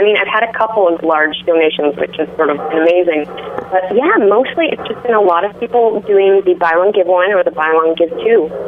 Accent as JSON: {"language": "English", "town": "Edmonton", "region": "Alberta", "country": "Canada", "tie": "born or raised there", "said": "I grew up in Edmonton, Alberta, in Canada"}